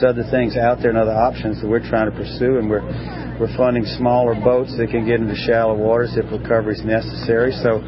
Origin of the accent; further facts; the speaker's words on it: Mobile, Alabama, United States; I grew up in Mobile, and Pensacola was the first Florida I ever saw.